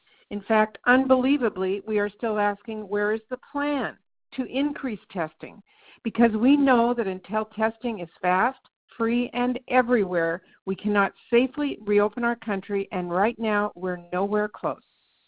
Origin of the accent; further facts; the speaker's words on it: Washington, United States; families in my home state of Washington have been asking, where are the tests?